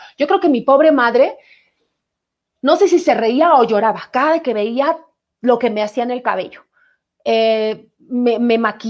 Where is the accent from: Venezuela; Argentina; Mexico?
Mexico; Mexico City; cerca de la casa, allá en Leyes de Reforma, donde yo nací.